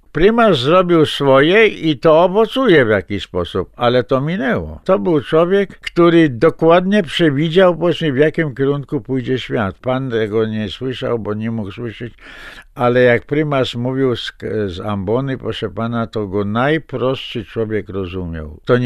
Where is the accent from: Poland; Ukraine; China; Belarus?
Poland; western Poland; Ja pochodzę z zachodniej Polski, to znaczy z seminarium gnieźnieńskie i prymas był moim ordynariuszem.